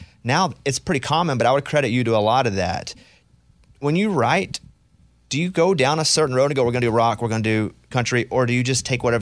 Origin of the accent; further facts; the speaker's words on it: Arkansas, United States; Based on where you come from, being from Mississippi and I'm from Arkansas, the classic rock was a massive part of my growing up.